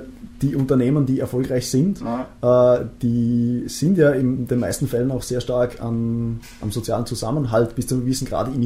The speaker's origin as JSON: {"language": "German", "region": "Vorarlberg", "country": "Austria", "moved": "as an adult", "lives_now": "Vienna, Austria", "said": "ich bin ursprünglich aus Vorarlberg, bin nach Wien gekommen, wie so viele für ihr Studium"}